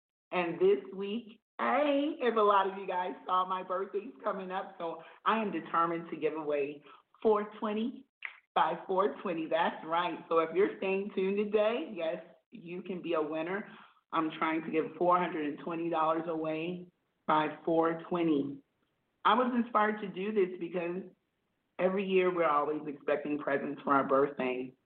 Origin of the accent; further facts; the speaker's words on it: South Carolina, United States; I'm from South Carolina, and growing up, we could not do anything without first asking the elders for permission to speak.